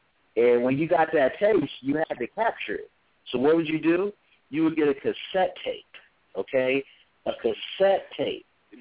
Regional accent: Kalamazoo, Michigan, United States; So, you know, I grew up in Kalamazoo, Michigan, and you know, back then we didn't get a whole lot of hip hop on the radio either.

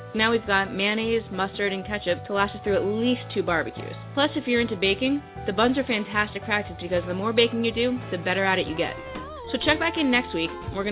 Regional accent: Pittsburgh, Pennsylvania, United States; I'm originally from Pittsburgh, so I'm a big Heinz girl.

